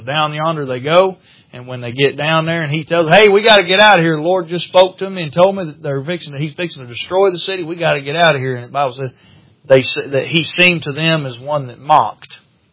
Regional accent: United States; born there; Now, don't get me wrong. I'm glad that I'm American. I'm glad I was born in this country.

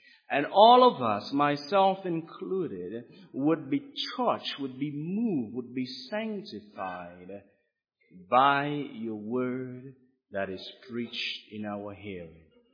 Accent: Dominica; I was raised in the Caribbean, in a small island called Dominica.

